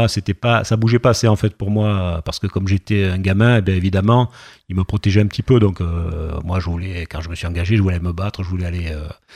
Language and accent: French; L'Isle-sur-la-Sorgue, Provence-Alpes-Côte d'Azur, France; Je suis de Provence, de l'Île-sur-la-Sorgue. Ouais. C'est mon fief, c'est le fief de mes ancêtres. Et j'en suis super fier.